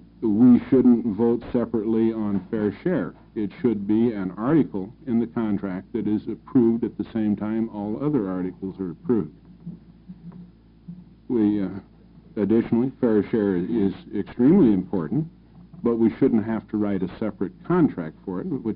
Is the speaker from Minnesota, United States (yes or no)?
no; Salem, Oregon, United States; I'm from Salem.